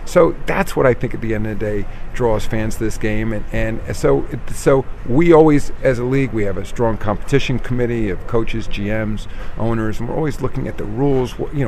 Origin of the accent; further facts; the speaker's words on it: New York, United States; So I fell in love with the game of basketball as a young boy. I grew up outside of New York City, and I was a Knicks fan as a kid